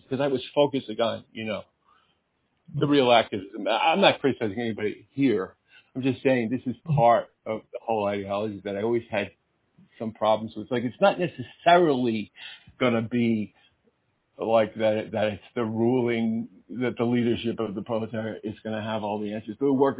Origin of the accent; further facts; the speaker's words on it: United States; I grew up in the United States.